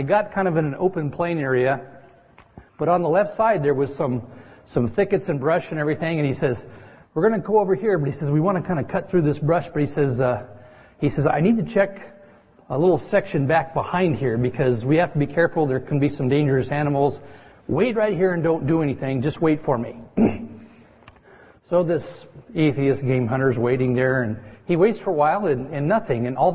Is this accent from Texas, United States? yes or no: no; California, United States; I grew up in Modoc County, and it's a very sparsely populated county, very much like Trinity County, and enjoyed growing up hunting and fishing.